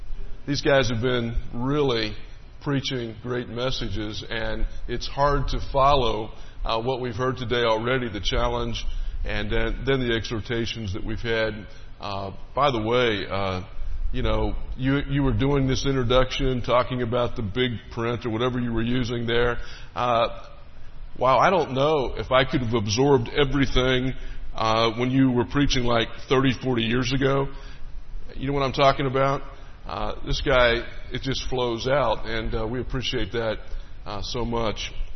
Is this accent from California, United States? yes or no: no; Cincinnati, Ohio, United States; So I grew up in Cincinnati, Ohio.